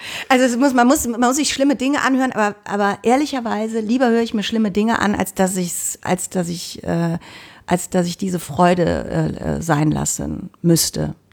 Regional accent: Cologne, North Rhine-Westphalia, Germany; man wird aber auch wirklich beschimpft als Kölner.

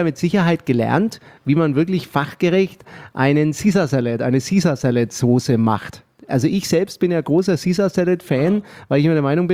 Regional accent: Nuremberg, Bavaria, Germany; bin ich gern mal in meiner Heimat unterwegs. Denn ihr glaubt gar nicht, was Nürnberg, das gute Nürnberg in Franken, nicht in Bayern, sondern in Franken

